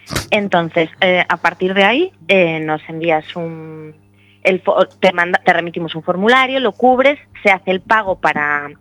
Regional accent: O Grove, Galicia, Spain; yo soy del Grove, entonces en veranito aquí hay mucho ambiente y se está muy bien

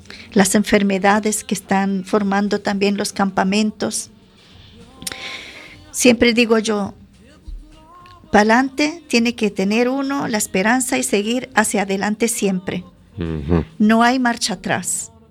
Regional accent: Syria; born there; Spanish is a second language; manda saludos a Suría, a la tierra donde yo nací.

